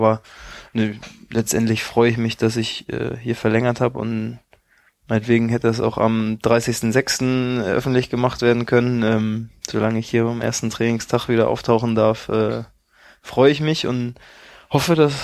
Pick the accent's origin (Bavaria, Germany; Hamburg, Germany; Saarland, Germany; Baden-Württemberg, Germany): Hamburg, Germany; ich komme aus Hamburg und habe meine Familie und meinen Freundeskreis hier.